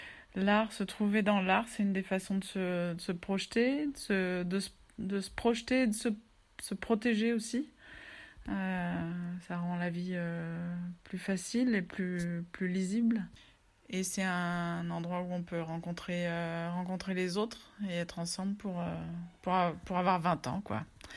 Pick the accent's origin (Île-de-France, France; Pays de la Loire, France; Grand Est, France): Pays de la Loire, France; Nantes; en vivant à Nantes, là, en grandissant à Nantes, on n'était pas... Ouais, on n'avait pas conscience de tout, je pense.